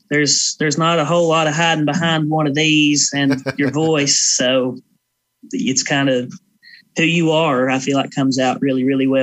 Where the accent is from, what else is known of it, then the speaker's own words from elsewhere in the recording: Georgia, United States; So I grew up in Northeast Georgia, and if you've ever visited here before, you'll know that there's not a whole lot going on in this part of the world.